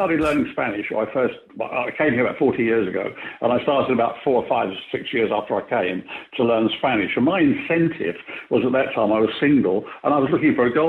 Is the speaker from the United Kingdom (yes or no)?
yes; England, United Kingdom; of course I'm English, but I need the practice.